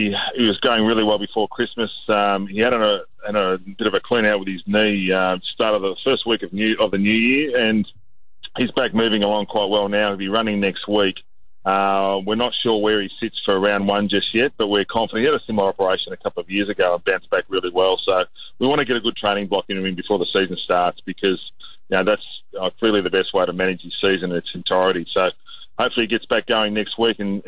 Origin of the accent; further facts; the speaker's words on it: New South Wales, Australia; born there; I was born in New South Wales